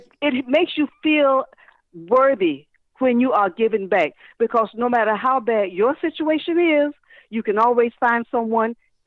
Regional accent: Pompano, Florida, United States; I was born and raised in Pompano when it was a farm town. I'm a bean picker.

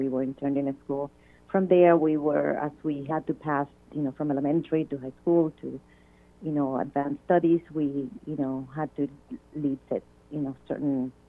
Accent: Dominican Republic; moved away; let's say I'm from, you know, from the islands, I'm from the Dominican Republic, I was born.

